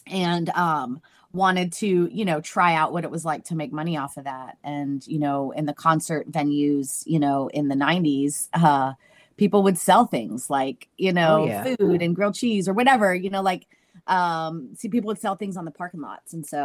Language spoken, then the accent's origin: English; Raleigh, North Carolina, United States; also born or lived in Bogota, Colombia / Asheville / Louisville, Kentucky; You know, I'm from Bogota, Colombia. I was born there and raised in Raleigh, North Carolina. So I'm like North Carolinian, you know, pretty much up and down.